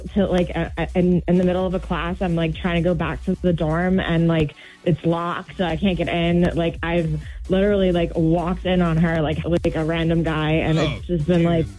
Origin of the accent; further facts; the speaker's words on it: Shreveport, Louisiana, United States; now in Baton Rouge, United States; Okay, well, like, I'm from Shreveport, and I just moved to Baton Rouge.